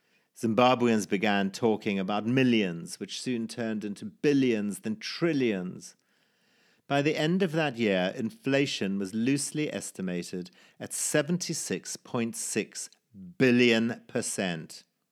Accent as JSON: {"language": "English", "region": "London", "country": "United Kingdom", "accent": "Cockney", "said": "Sorry, once again my accent comes out Cockney rather than Australian."}